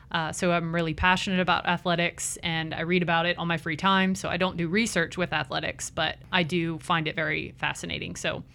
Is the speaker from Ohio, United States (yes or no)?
no; Louisiana, United States; I am originally from Louisiana.